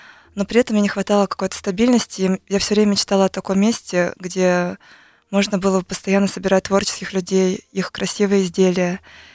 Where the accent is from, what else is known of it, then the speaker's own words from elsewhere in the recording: Ulan-Ude, Buryatia, Russia; now in Moscow, Russia; Я выросла в Улан-Удэ, окончила третью гимназию лингвистическую и переехала в Москву